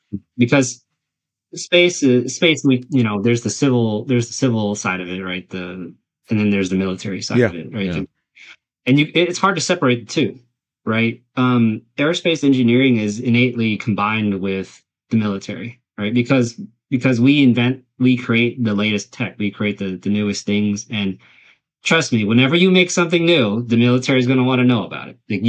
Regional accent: United States; As an American, as a Vietnamese American who lives, you know, I have U.S. citizenship and anything like

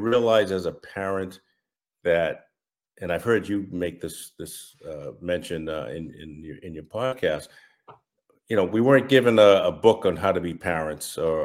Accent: Massachusetts, United States; I'm from Massachusetts, if you can't tell from my accent, and born and raised, grew up in a nice lower middle class neighborhood.

